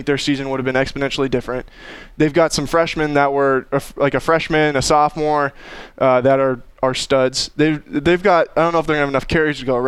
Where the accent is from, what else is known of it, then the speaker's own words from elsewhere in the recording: Clarinda, Iowa, United States; I'm from Clarinda, but yeah, that's actually why I came to Iowa State.